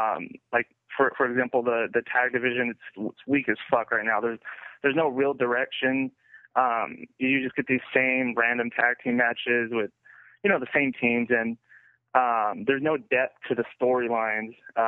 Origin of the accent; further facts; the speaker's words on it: Sacramento, California, United States; I'm from Sacramento.